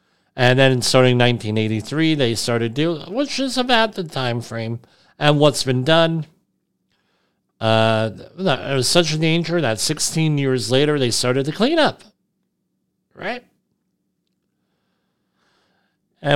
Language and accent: English; New Jersey, United States; This one I'm familiar with, Atlantic Resources. That's right in my, almost my hometown.